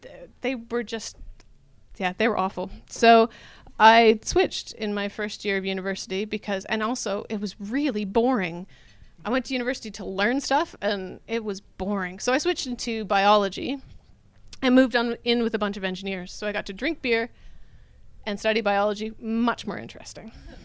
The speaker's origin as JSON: {"language": "English", "country": "Canada", "said": "Rural Canada, I'm Canadian if you can't tell by the accent"}